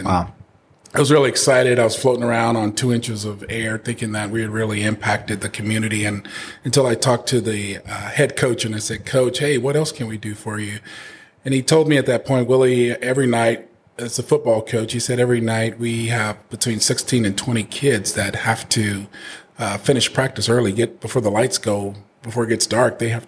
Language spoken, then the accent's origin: English; Portland, Oregon, United States; And so I grew up in Portland, and I grew up without my father.